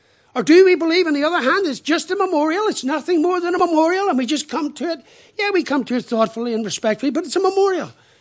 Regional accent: Ireland; forgive me as an Irishman saying this

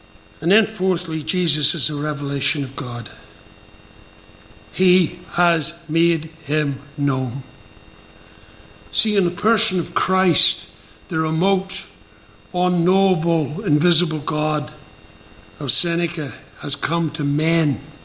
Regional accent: Ireland; I'm an Irishman. I could never get away with saying that publicly.

